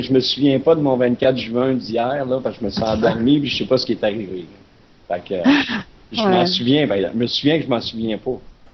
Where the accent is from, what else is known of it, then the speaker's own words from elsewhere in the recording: Quebec, Canada; Juste quelqu'un qui venait d'Europe, moi, je viens du Québec.